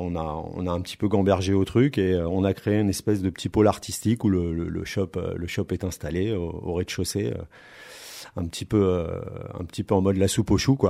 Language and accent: French; Paris, Île-de-France, France; on est des Bretons de Paname, nous. C'est-à-dire qu'on fait partie de la deuxième, troisième génération. Nous, on n'a pas connu l'exode pour aller travailler.